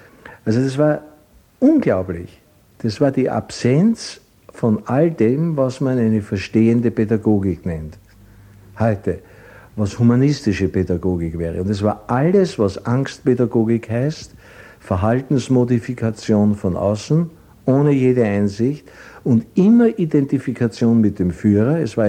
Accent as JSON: {"language": "German", "region": "Vienna", "country": "Austria", "lives_now": "Eisenstadt, Austria", "said": "ich war kein Bauernsohn, ich war ein Wiener. Ne? Eigentlich ein Wiener, den es nach Eisenstadt verschlagen hat. Viel zu jung."}